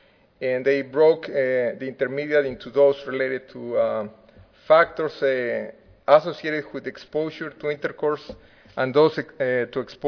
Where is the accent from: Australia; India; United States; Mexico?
Mexico; Veracruz; the latest from Veracruz, my hometown in Mexico, by the way.